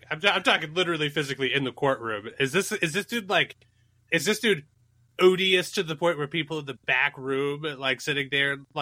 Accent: the South, United States; accent: southern; can definitely do a southern accent because I'm originally from the South.

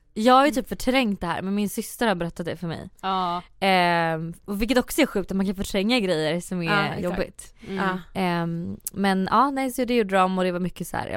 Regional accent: Söderköping, Östergötland, Sweden; also born or lived in Ljusdal / Västerås; now in Stockholm, Sweden; Men sen jag uppväxt i Söderköping, Norrköping. Sen så bodde jag typ 2 år i Västerås innan jag flyttade till Stockholm.

